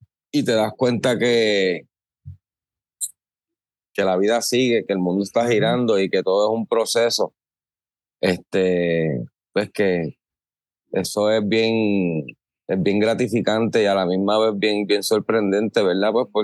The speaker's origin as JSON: {"language": "Spanish", "town": "Bayamón", "country": "Puerto Rico", "tie": "born or raised there", "said": "yo vengo de Bayamón. Yo tengo que resolverme. Yo vengo de Bayamón, pero de Banscoy."}